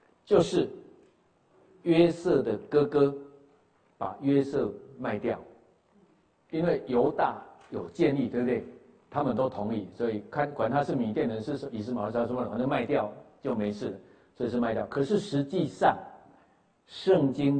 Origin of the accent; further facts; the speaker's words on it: Taiwan; 就像我们是台湾人